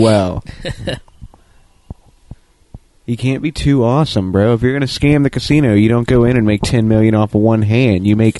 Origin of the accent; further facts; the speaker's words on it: Florida, United States; I was a kid growing up in Florida